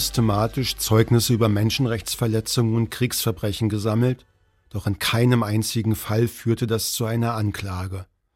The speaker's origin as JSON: {"language": "German", "region": "Berlin", "country": "Germany", "tie": "born there", "said": "Ich bin in Ost-Berlin geboren, habe die Mauer stehen sehen und 1989 an ihr herumgehämmert."}